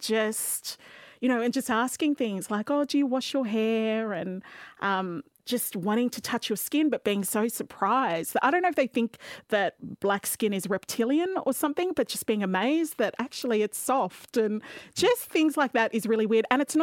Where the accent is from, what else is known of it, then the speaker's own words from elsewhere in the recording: Melbourne, Victoria, Australia; I grew up in Camberwell and Hawthorne, and it's a very lovely area, but it's polite. It's a very well-to-do area here in Melbourne.